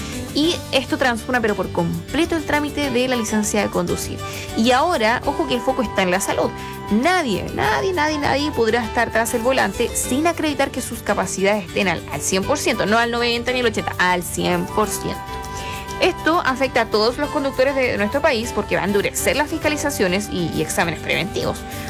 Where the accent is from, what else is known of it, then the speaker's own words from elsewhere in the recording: Chile; como buen chileno, uno va a última hora a veces a hacer las cosas